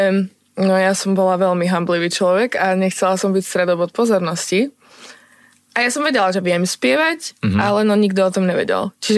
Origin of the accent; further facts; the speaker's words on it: eastern Slovakia, Slovakia; A mne sa páči, že akože zavolal mňa, lebo som z východu.